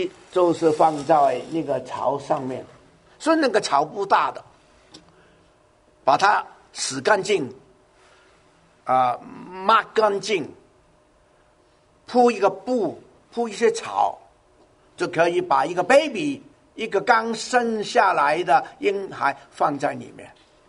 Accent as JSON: {"language": "Chinese", "country": "China", "said": "尤其是我们中国人，我们比较用呼吸的就是两个字的词语"}